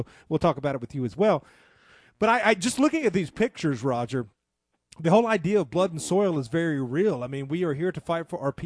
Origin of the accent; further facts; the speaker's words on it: United States; I mean, you're an American, I'm an American, Mark's an American.